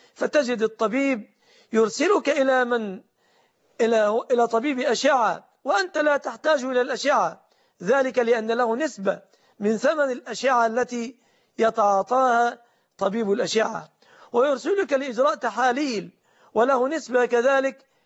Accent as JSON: {"language": "Arabic", "country": "Egypt", "said": "في بلادنا مصر"}